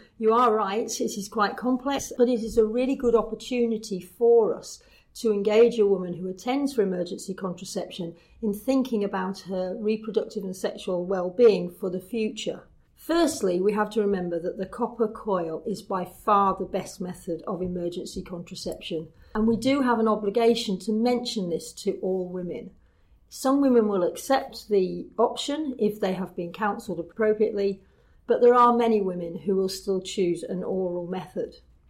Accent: Bradford, Yorkshire and the Humber, United Kingdom; I'm a GP from Bradford

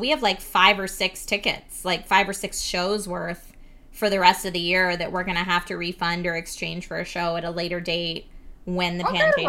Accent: East Coast, United States; I grew up on the East Coast, so I could go to New York and see Broadway in high school

